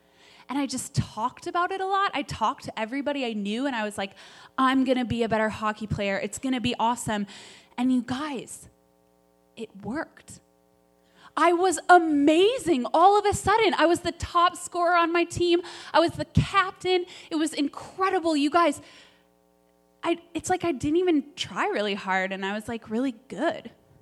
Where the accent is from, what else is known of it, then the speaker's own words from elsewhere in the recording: Minnesota, United States; Well, a lot of you guys know that I'm from Minnesota.